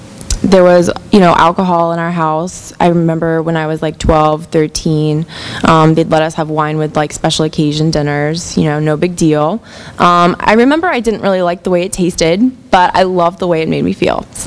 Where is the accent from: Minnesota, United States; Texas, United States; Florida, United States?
Florida, United States; Tampa; I'm from Tampa originally. I grew up here. My family's also from Tampa, and I came from a ordinary middle-class family.